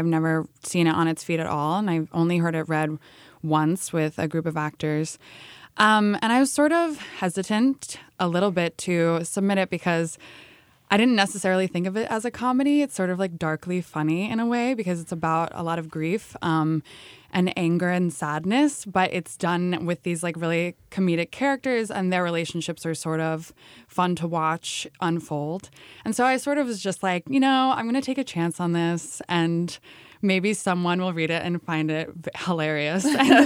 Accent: New Hampshire, United States; now in New York, United States; Yes, I live in New York, there but I'm go. From New Hampshire, so all over the East Coast.

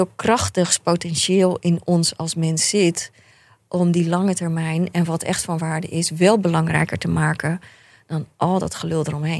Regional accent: Katwijk, South Holland, Netherlands; Ik ben opgegroeid in Katwijk, in een arbeidersgezinnetje.

